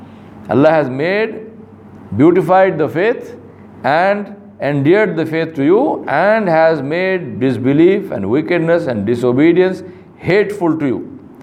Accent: Sanatnagar, Telangana, India; When I was a child and growing up in Sanatnagar, I had a goat which used to eat mutton.

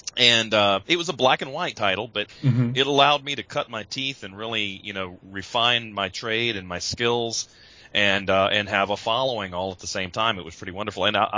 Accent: Biloxi, Mississippi, United States; also born or lived in Gulfport, Mississippi / Atlanta; Born and raised. Born in Gulfport, Mississippi. Raised down here. I moved away in 2006, and I lived in Atlanta for about 6 years. And I just moved back, you know, this past year. Moved back here.

